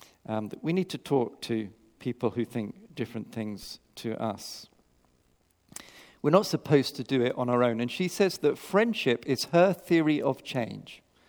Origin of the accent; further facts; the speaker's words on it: Kenya; born there; And I was born in Kenya, and we had no TV, no laptops, not even a landline.